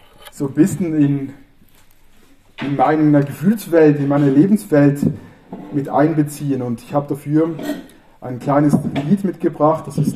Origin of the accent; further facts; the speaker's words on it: Switzerland; ein eingeschriebener Brief aus meiner Heimat. Und vielleicht kennt ihr diese Unpack-Videos auf YouTube, wo man gemeinsam was auspackt. Also ich habe es noch nicht ausgepackt, ist noch zu. Aber ich vermute schon, was drin ist. Ich packe das mal mit euch aus. Das ist ein ganz offizielles Schreiben von der Schweizer